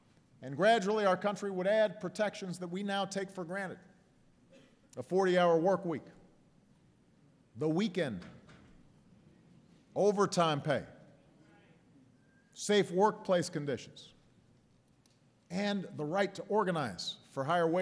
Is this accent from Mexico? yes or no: no; Hawaii, United States; now in Illinois, United States; first, we're announcing a new park in my home state, before I was adopted by Illinois, my home state of Hawaii.